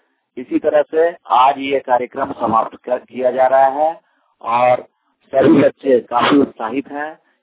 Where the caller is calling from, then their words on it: Hazaribagh, Jharkhand, India; हमारे शहर हजारीबाग में भी बहुत जोर की ठंड चल रही है।